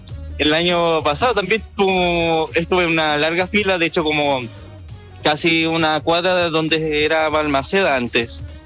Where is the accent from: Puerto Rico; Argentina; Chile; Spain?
Chile; Temuco, Araucanía; Sí, soy de Temuco.